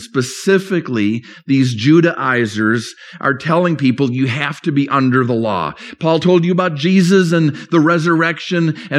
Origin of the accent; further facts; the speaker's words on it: Minnesota, United States; In Minnesota, my home state, it is now, it wasn't when I lived there